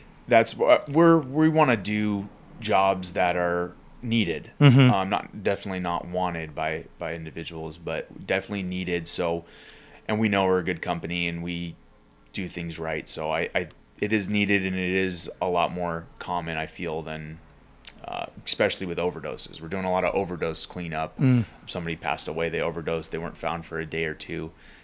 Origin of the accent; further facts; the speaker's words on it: California, United States; I live in Lake Forest. I've been born and raised in Orange County. I've never lived anywhere else, so I love the county.